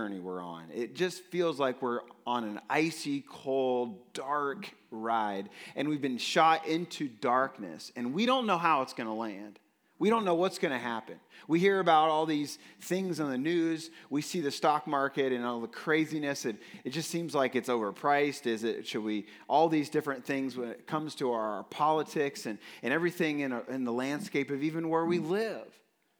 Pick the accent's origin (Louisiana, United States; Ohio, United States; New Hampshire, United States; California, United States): Ohio, United States; Newark; I grew up in Newark, Ohio, and I kind of grew up on the east side of Newark, so basically in the hills.